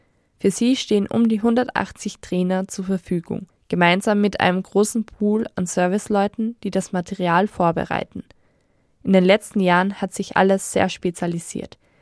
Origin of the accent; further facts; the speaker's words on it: Upper Austria, Austria; Ich komme selbst aus dem Mühviertel und habe auch als Kind bald Skifahren gelernt.